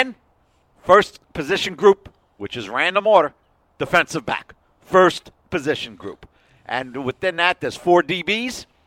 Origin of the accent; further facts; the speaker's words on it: Midwest, United States; accent: Midwestern; If you've grown tired of my Midwestern accent, you know what you have to do today.